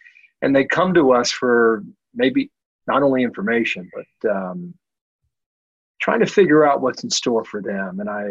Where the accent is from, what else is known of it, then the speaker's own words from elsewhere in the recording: Midwest, United States; I'm from the Midwest. I have a common mind